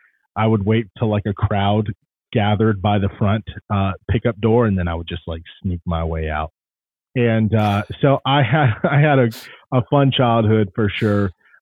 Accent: Tampa, Florida, United States; I grew up in the Tampa area. So I am a native Floridian, and I'm a pastor's kid.

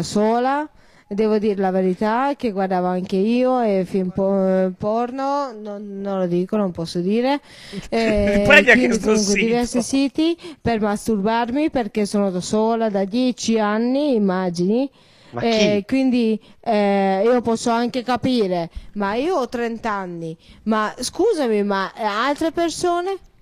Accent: Hungary; Italian is a second language; now in Switzerland; io sono ungherese. Oltre che vivo in Europa, in Italia...

